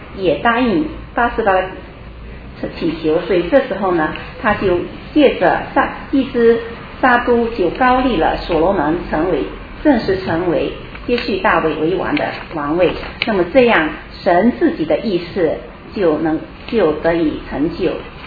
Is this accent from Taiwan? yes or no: no; China; 我们中国人会说人之将死其言也善。